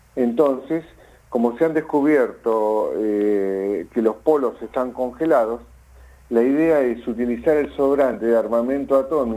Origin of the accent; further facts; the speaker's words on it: San Martín, Buenos Aires Province, Argentina; now in Buenos Aires, Argentina; Nací en San Martín, viví muchos años en San Martín y hace 26 años que estoy en Capital.